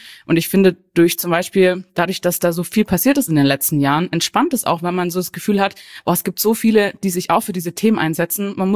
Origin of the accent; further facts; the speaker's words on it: Baden-Württemberg, Germany; Ich bin ja auch im Schwäbischen aufgewachsen.